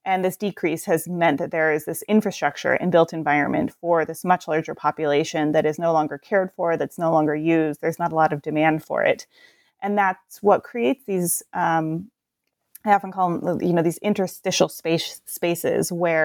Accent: Portland, Oregon, United States

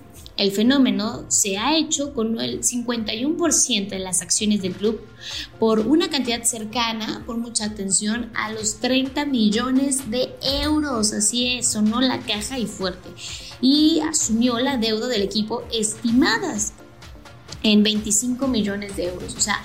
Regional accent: State of Mexico, Mexico; Yo que soy del Estado de México

